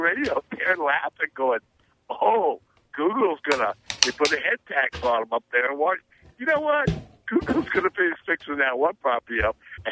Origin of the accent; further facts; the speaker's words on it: California, United States; now in Coos Bay, United States; And, you know, I'm a refugee from California. I've been up here 4 years here in Coos Bay.